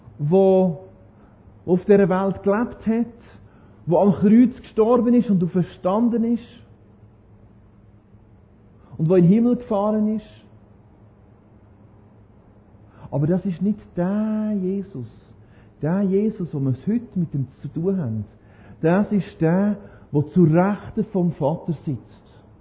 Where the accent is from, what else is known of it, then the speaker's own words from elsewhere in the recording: Norway; bei mir daheim, in meiner Heimat in Norwegen, meiner früheren Heimat, wo ich immer noch ein bisschen Heimat bin